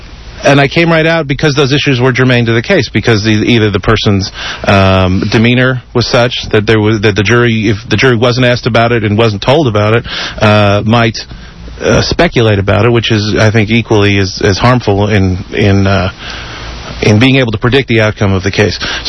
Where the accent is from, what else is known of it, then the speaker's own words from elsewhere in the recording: New Jersey, United States; moved away as an adult; now in Houston, United States; Well, I grew up in New Jersey, but I got down here to Texas, as they say in the cliche, as soon as I could.